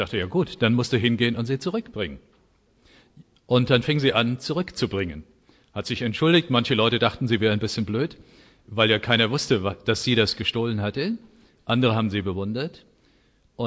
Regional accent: Oberursel, Hesse, Germany; Ich hatte in Oberursel, wo ich herkomme

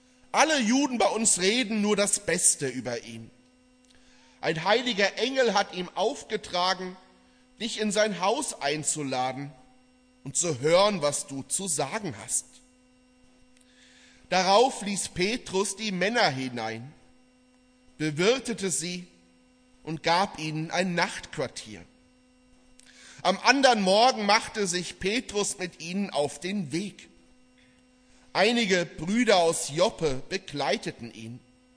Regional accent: Dreieich, Hesse, Germany; Ich komme aus Dreieich, da ist Sprendling und Reichenhain und für manche geht da wie so eine Grenze durch.

